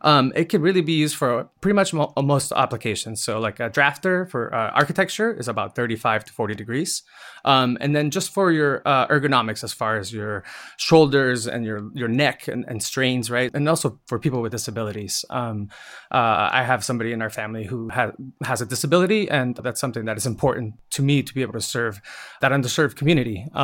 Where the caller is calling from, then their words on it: California, United States; I am calling in from Orange County, California.